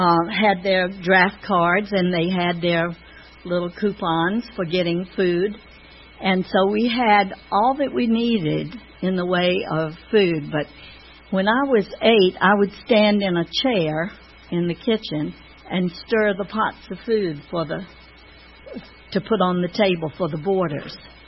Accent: Virginia, United States; I was one of five children. We grew up in Tidewater, Virginia, the big shipyard there, and Navy Yard, and Army bases, and Air Force bases

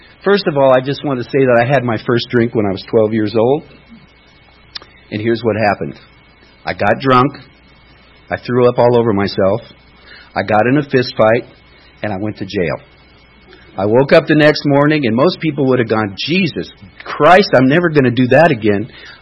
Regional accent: Denver, Colorado, United States; born there; I was born in Denver, Colorado on Easter Sunday a long time ago.

